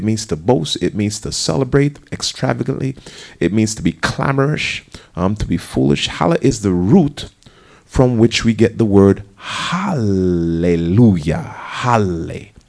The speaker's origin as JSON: {"language": "English", "country": "Jamaica", "tie": "born or raised there", "also_born_or_lived": "New Jersey, United States"}